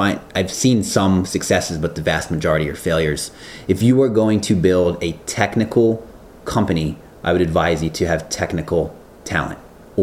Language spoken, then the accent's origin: English; Baltimore, Maryland, United States; now in San Francisco, United States; I grew up in Baltimore.